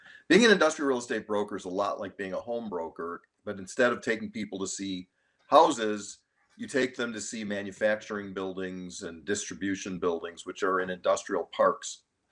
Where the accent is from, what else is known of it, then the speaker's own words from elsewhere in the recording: Highland Park, Illinois, United States; I grew up in Highland Park, which is a northern suburb. So I've been here all my life. 64 years.